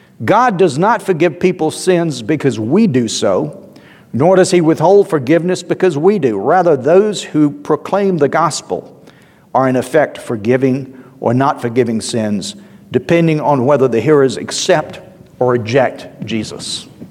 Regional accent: Columbus, Georgia, United States; I grew up in Columbus, Georgia.

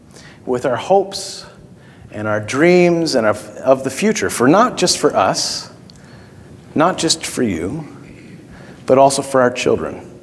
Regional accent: Canada; I'm a Canadian.

